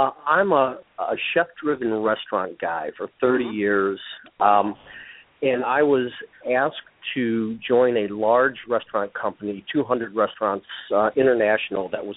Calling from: St. Louis, Missouri, United States; St. Louis. It's a balmy 6 degrees here today.

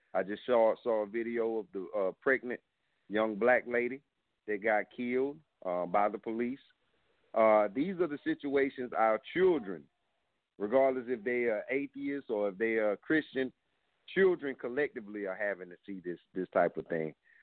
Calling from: South Carolina, United States; I'm calling from South Carolina.

